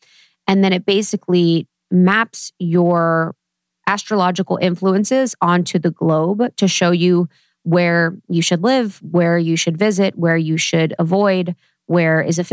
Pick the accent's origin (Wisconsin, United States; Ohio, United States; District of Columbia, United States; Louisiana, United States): Ohio, United States; born there; Where I was born in Ohio, you know, I'm sandwiched between like two really beautiful lines.